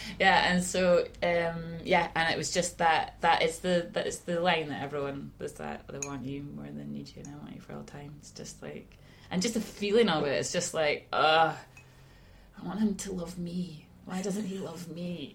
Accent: Aberdeen, Scotland, United Kingdom; now in Glasgow, United Kingdom; I have a tricky relationship with growing up in Aberdeen, and music in Aberdeen I think is hard going.

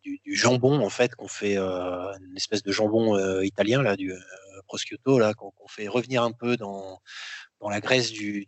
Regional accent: Hauts-de-France, France; On vient du Pas-de-Calais, beaucoup de l'amour et des bonnes pommes de terre et tout.

